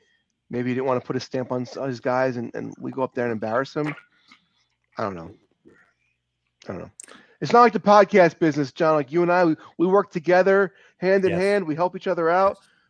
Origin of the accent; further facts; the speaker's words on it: New Jersey, United States; And I went because, you know, I'm from Jersey, and Tony Garea was there.